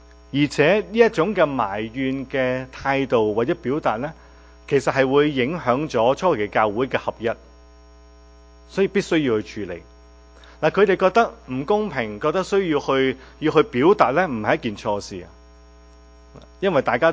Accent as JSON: {"language": "Cantonese", "region": "Guangdong", "country": "China", "said": "或者我哋广东人讲系咪叽里咕噜喺度拗出声"}